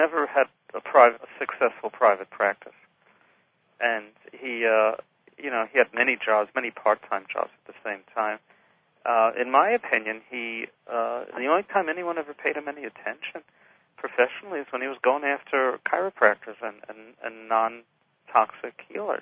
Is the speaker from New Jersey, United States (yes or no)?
no; Brooklyn, New York, United States; Oh, yes. Yeah, I'm from Brooklyn originally.